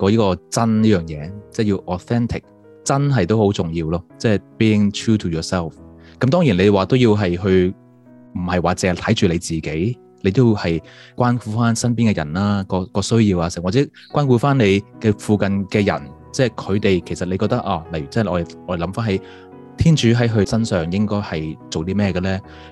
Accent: China; 咁但系反而系即系我哋中国人有被动啲，或者唔系被动啲，比较含蓄啲嘅

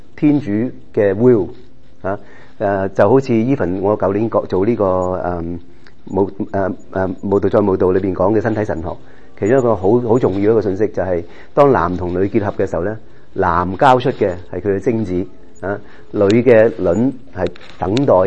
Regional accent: Hong Kong; 我們在香港成長聽很多的我們的香港的民間的那些信仰的講法

